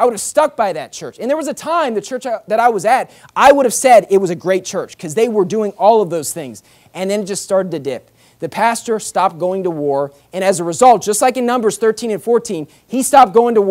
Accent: West Virginia, United States; now in California, United States; I'm from West Virginia. That's a lot different than California. I chose to make that move because I didn't think the church that I was at was on fire enough for God.

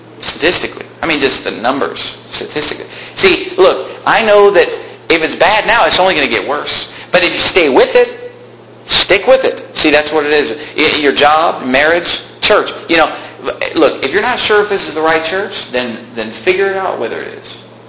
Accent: Sacramento, California, United States; But anyway, I was born and raised in Sacramento. The only reason I left Sacramento was to go to college.

